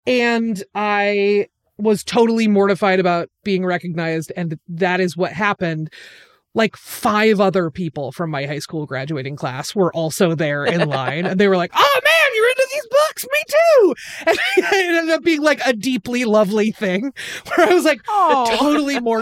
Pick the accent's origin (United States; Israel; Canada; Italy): United States; Portland, Oregon; Powell's Books in my hometown of Portland, Oregon, had a big midnight release party